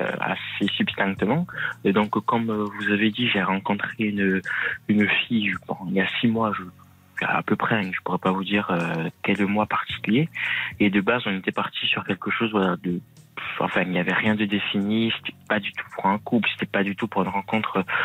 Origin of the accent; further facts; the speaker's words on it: Occitanie, France; now in Paris, France; J'ai déménagé il y a 2 ans à Paris, je viens du Gers de base.